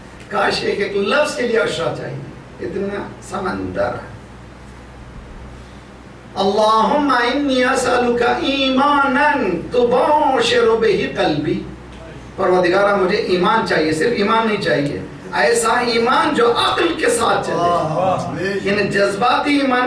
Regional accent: India; میں ہندوستان سے ہوں

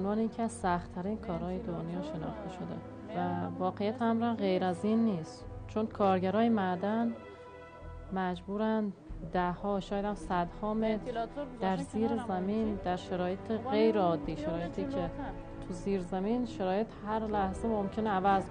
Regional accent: Kerman, Iran; بله، شمال غربی کرمان.

